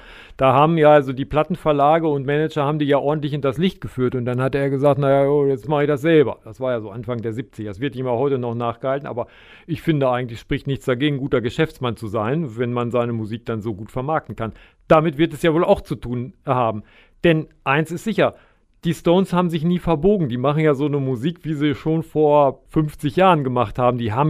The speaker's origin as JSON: {"language": "German", "country": "Germany", "said": "Das fällt uns ja uns als Deutsche dann immer auf."}